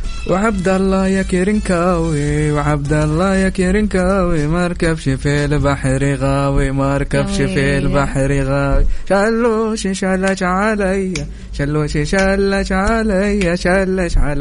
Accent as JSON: {"language": "Arabic", "town": "Dammam", "region": "Eastern Province", "country": "Saudi Arabia", "said": "شرقاويه الدمام."}